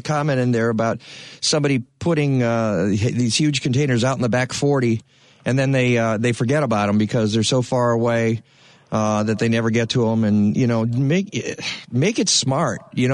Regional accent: Tennessee, United States; I never knew that, and I'm from Tennessee.

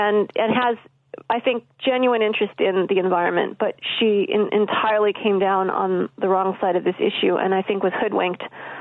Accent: Illinois, United States; I felt so bad for my home state of Illinois that I felt I needed to come and bear witness to that.

